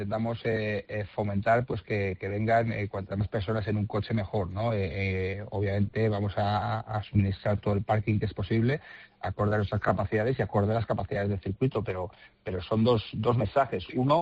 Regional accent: Spain; Yo, como español, obviamente

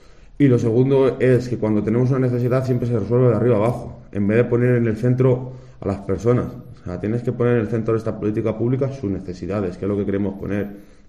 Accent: Muñico, Castile and León, Spain; que están en Arenas, que están en Casavieja, que están en Muñico, en mi pueblo, tengan que venir a Ávila.

